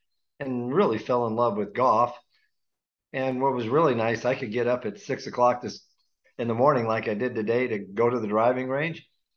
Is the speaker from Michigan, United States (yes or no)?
yes; Jackson, Michigan, United States; in my hometown of Jackson, Michigan, we had two tour players, Dave and Mike Hill, who I just idolized.